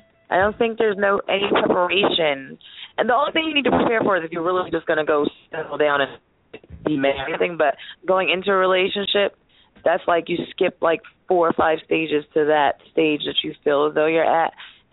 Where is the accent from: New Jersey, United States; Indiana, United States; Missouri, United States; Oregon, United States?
New Jersey, United States; Atlantic City; I'm based from Atlantic City.